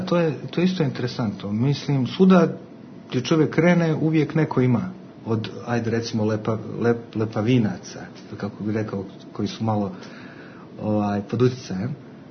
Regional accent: Berlin, Germany; also born or lived in Sarajevo, Bosnia and Herzegovina; now in Belgrade, Serbia; pošto sam kao nekako kao beskućnik stalno cijelo svoj život, jer sam rođen u Sarajevu, pa porijeklom iz Hercegovine, pa ne znam više, odrastao u Berlinu

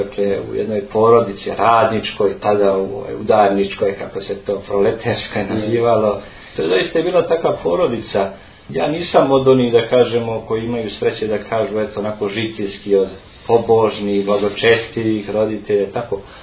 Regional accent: Zavidovići, Federation of Bosnia and Herzegovina, Bosnia & Herzegovina; born there; Inače sam rođen u Zavidovićima, a otac mi je iz Vozuće, majka je također sa druge strane Padine Ozrena, selo Bočinja.

